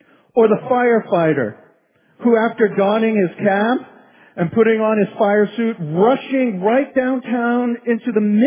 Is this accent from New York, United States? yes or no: yes; New York City, New York, United States; born there; I was born in New York City, more specifically in the Bronx, and even more specifically in the shadow of Yankee Stadium.